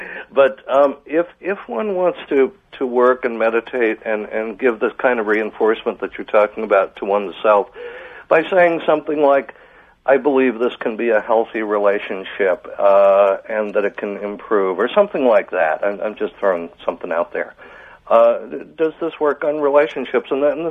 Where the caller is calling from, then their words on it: Norwich, Connecticut, United States; I am in Norwich, Connecticut. … I'm listening on XM Radio.